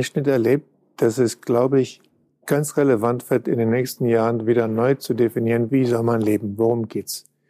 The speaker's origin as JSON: {"language": "German", "town": "Düsseldorf", "region": "North Rhine-Westphalia", "country": "Germany", "tie": "born or raised there", "said": "Ich glaube, das ist für jeden Menschen entscheidend, von wo aus er seine Reise beginnt. Und ich habe meine Reise begonnen am Ufer des Rheins."}